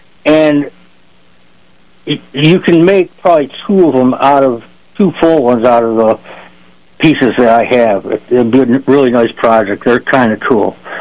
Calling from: Batavia, United States; Timmy, it's your neighbor in Batavia.

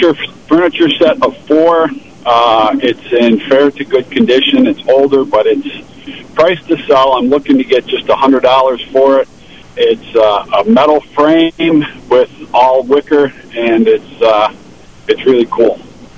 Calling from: Alexander, New York, United States; Alexander, New York.

